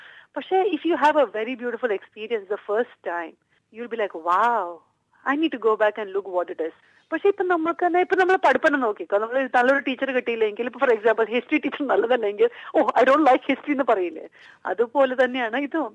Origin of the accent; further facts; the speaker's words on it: Kerala, India; ഞാനൊരു മലയാളിയായിട്ട് നമ്മളുടെ നാടൻ കലേനെ നമ്മൾ എൻകറേജ് ചെയ്തില്ലെങ്കിൽ പിന്നെ ആര് ചെയ്യും.